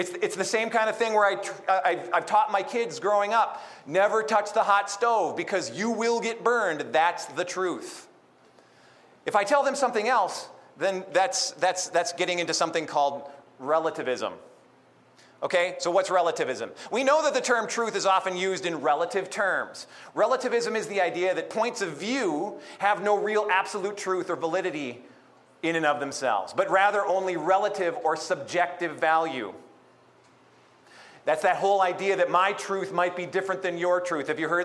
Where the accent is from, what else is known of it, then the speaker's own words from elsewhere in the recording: Mankato, Minnesota, United States; I'm from Mankato, Minnesota. In Mankato, there's a college.